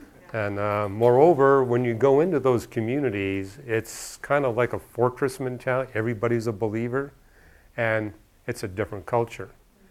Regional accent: Vancouver, British Columbia, Canada; So where I grew up in Vancouver, probably 1% or less of the population were Bible-believing Christians.

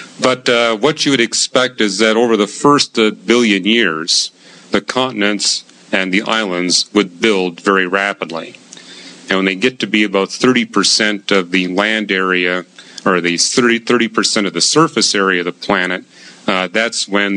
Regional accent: Vancouver, British Columbia, Canada; now in United States; Tides here in California are kind of tiny. Where I grew up in Vancouver, they were quite large.

